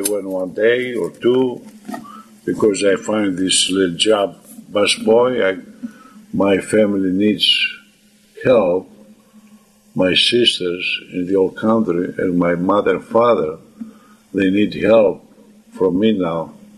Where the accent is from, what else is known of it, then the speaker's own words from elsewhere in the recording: Greece; English is a second language; moved away as an adult; another thing happens to me the first day when I came from Greece, because I was hurt that time. I was 32 years old when I came. And, new country, I have to stay here, to live here, and I'm so helpless.